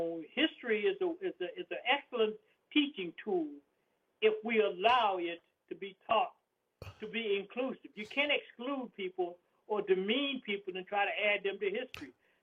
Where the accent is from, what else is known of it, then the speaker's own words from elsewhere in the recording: the South, United States; I mean, I'm a Southerner, too.